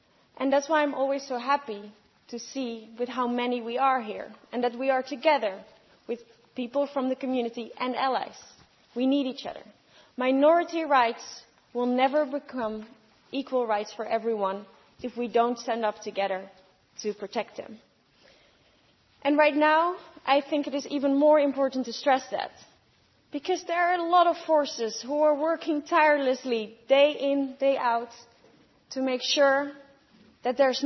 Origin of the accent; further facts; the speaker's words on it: Netherlands; I was 11 years old when equal marriage became reality in my home country, the Netherlands.